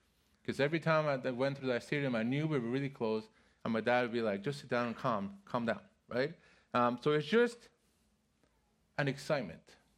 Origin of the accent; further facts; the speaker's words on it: Mexico City, Mexico; I grew up in Mexico City.